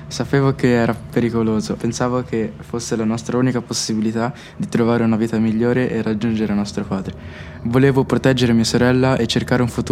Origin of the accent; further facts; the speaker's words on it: Burkina Faso; Siamo originari di un villaggio nel nord-est del Burkina Faso.